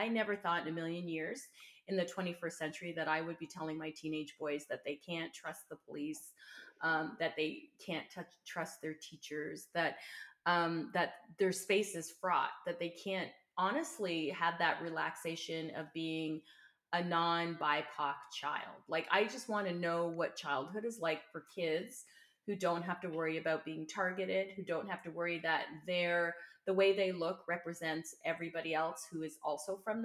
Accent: Burlington, Ontario, Canada; now in Essex County, Canada; I grew up in Burlington, Ontario, before I moved out here to Essex County.

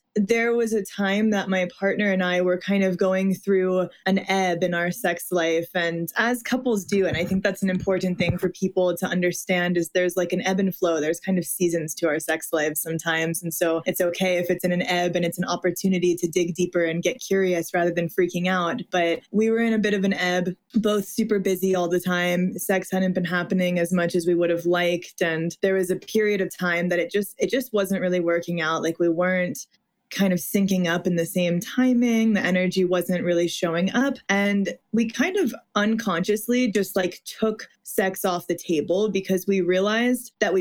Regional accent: Midwest, United States; You know, I was raised in the Midwest, Catholic, like very polite and appeasing.

